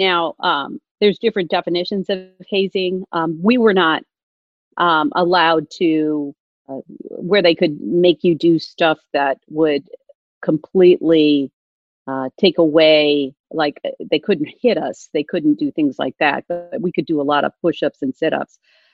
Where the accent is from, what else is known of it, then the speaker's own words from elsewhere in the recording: Wisconsin, United States; when you're a little kid growing up in Wisconsin, like me, climbing trees, you know.